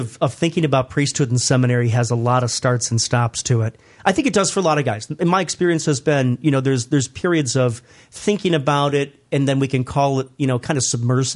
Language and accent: English; Stow, Ohio, United States; also born or lived in Akron; I'm a cradle Catholic and a cradle Northeastern Ohioan. I grew up in Stowe, Ohio. Was born in Akron, Ohio.